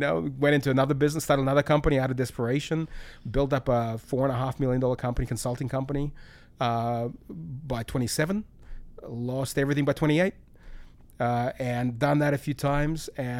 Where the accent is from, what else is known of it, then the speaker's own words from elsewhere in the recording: Chisinau, Chișinău, Moldova; I remember the exact park bench in this apartment complex where I grew up in Kishinev.